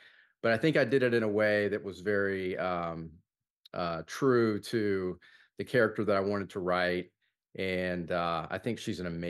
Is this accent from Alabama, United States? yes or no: no; Corpus Christi, Texas, United States; So, you know, I grew up in Corpus Christi, Texas